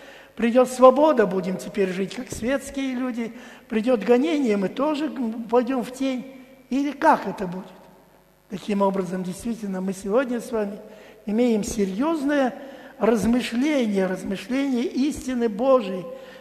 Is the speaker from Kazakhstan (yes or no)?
yes; Almaty, Kazakhstan; узнала, что я из Алматы